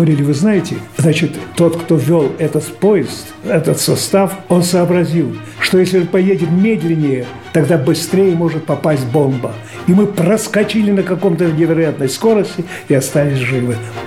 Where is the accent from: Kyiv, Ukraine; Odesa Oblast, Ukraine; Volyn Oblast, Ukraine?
Odesa Oblast, Ukraine; Odesa; born there; also born or lived in Kharkiv; Родился в Одессе, жил в Харькове.